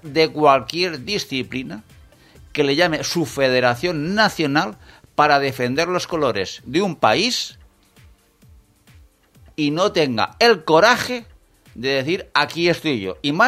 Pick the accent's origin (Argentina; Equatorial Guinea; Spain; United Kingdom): Spain; estoy hablando como español, como persona cívica de este santo país